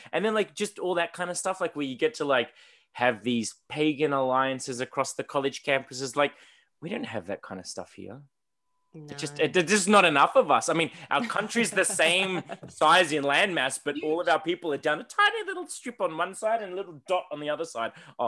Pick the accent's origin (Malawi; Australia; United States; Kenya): Australia; I grew up in the wrong continent. Like for me growing up in Australia, like I love being Australian